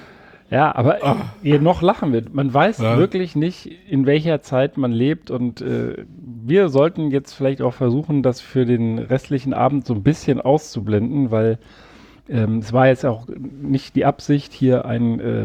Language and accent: German; Berlin, Germany; also born or lived in Hesse; Und ich habe schon als Kind, so als 10-, 11-, 12-Jähriger, in Osthessen habe ich ja mal gewohnt, in Berlin bin ich aufgewachsen.